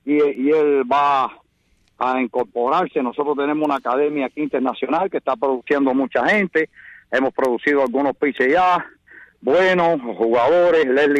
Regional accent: Cuba; now in United States; seguimos siendo cubanos que ya nos hicimos ciudadanos americanos.

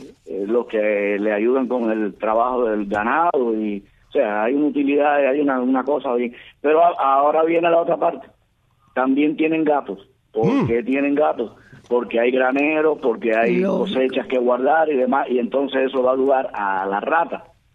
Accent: Cuba; born or raised there

